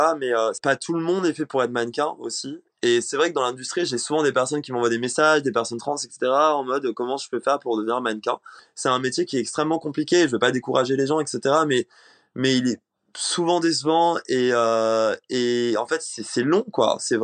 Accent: Réunion, France; born or raised there

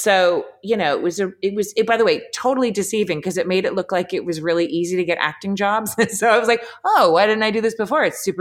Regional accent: Los Angeles, California, United States; I was conceived there and I was forcefully birthed there against my will. So, you know, LA's always been home to me.

